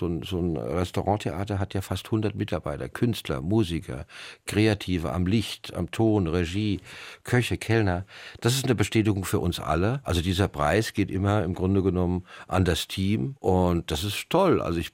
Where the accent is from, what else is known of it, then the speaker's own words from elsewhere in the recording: Wiesbaden, Hesse, Germany; Ich bekam ein Angebot, in meine Heimatstadt zurückzukehren, in den Nassauer Hof.